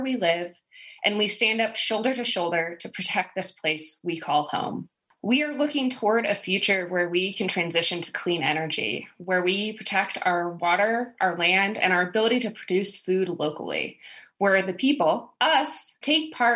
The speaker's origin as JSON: {"language": "English", "town": "Billings", "region": "Montana", "country": "United States", "said": "I'm from Billings, Montana, and have been a member of Northern Plains for the last 5 years."}